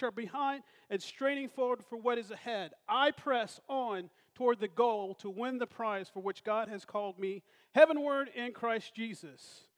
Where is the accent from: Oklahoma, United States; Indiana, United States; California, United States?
Indiana, United States; Indianapolis; I'm from Indianapolis, Indiana. Diane is from Mansfield, Ohio. We came together in Belle Fountain.